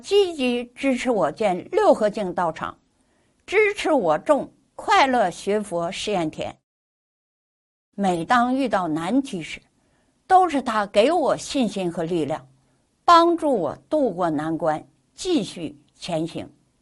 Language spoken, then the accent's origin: Chinese; Harbin, Heilongjiang, China; 他是大连人，我是哈尔滨人